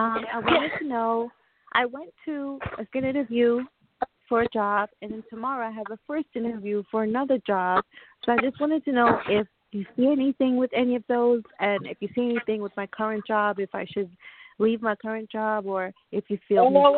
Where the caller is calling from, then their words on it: New York, United States; Calling from Long Island, New York also.